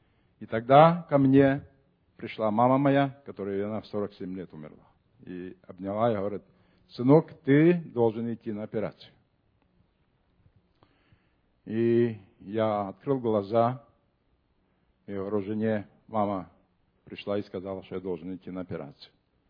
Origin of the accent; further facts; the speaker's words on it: Kotovsk, Odesa Oblast, Ukraine; Сам я с Украины, с Одессы. Одесская область, Котовск. Жена с Молдавии.